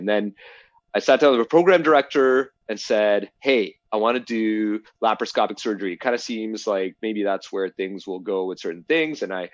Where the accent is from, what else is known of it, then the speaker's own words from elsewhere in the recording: Toronto, Ontario, Canada; So I grew up in Toronto.